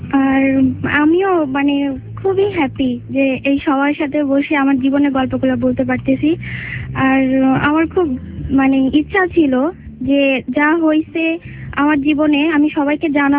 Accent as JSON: {"language": "Bangla", "town": "Dhaka", "region": "Dhaka Division", "country": "Bangladesh", "tie": "born or raised there", "said": "আমার জন্ম আমার নানুর বাড়িতে, আমি বড় হয়েছি ঢাকায়, আমরা স্থানীয়। আমার একটা মানে জয়েন্ট ফ্যামিলিতে বড় হয়েছি"}